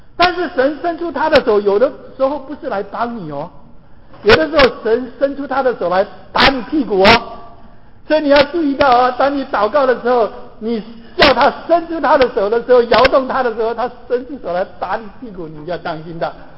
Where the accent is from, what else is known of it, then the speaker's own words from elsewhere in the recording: China; 我们中国人说民以食为天呐